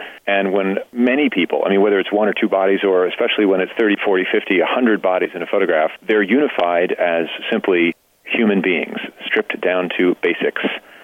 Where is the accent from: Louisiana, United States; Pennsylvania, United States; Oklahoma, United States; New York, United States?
New York, United States; I was born in Mount Sinai Hospital, which only New Yorkers would know what that means. So 104th and 5th Avenue, my first home was an apartment, 31st Street and Lexington Avenue, 6 blocks from the Empire State Building.